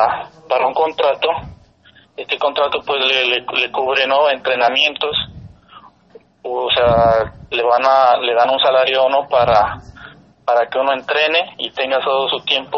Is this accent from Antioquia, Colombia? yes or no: no; Sandoná, Nariño, Colombia; orgulloso de representar a mi pueblo, ¿no? Ya que, pues, en este caso, como boxeadores no han salido de Sandoná y sobre todo boxeadores profesionales, entonces me siento orgulloso de representar a Sandoná